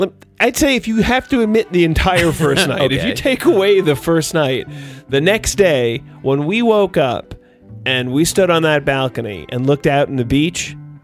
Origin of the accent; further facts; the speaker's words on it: New York, United States; I grew up in New York, close to New York City, and for a large portion of my life in New York City